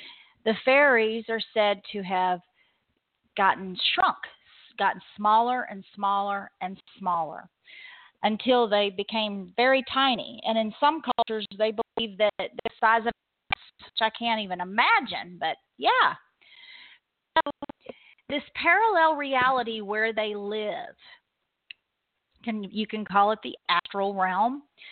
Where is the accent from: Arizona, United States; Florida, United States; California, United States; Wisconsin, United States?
California, United States; born there; I was born in California, and I can still remember in our front yard, we had bearded irises growing and fuchsias.